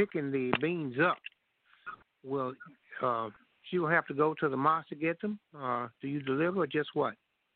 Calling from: Little Rock, Arkansas, United States; from Little Rock.

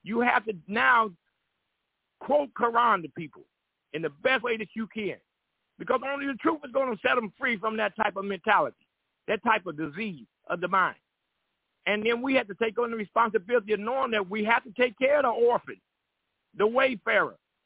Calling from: Columbus, Georgia, United States; from the Ummah of Prophet Muhammad by the way of Columbus, Georgia.

